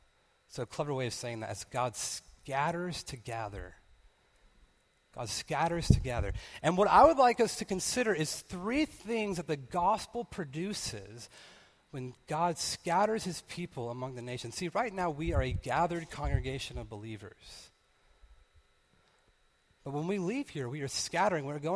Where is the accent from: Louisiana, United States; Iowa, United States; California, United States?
California, United States; And so just like I was raised in California